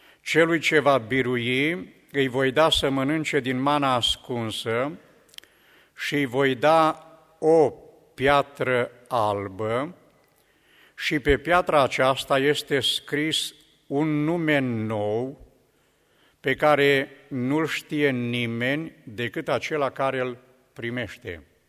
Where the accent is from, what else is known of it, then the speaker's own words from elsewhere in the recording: Romania; born there; Zice, m-am născut în România. Da, eu sunt născut în România. Odată m-am născut în România.